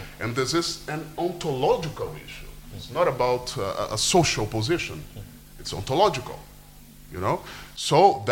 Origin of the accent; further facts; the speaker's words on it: Brazil; Nowadays, I'm from Brazil.